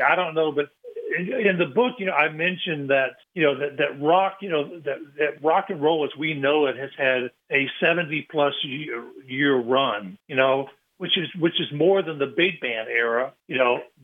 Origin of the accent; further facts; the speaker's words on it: Frayser, Tennessee, United States; It deals with growing up in Fraser, which was a little redneck kind of lower middle class area.